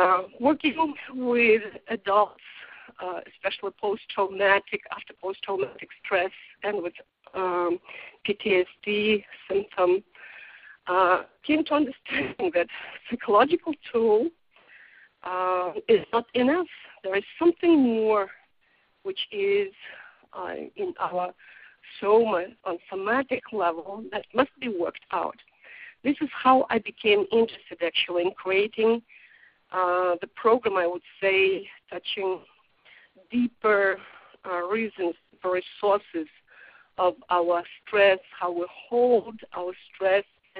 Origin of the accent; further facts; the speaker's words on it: Russia; accent: Russian English; English is a second language; My English still is Russian English. I'm originally from Russia.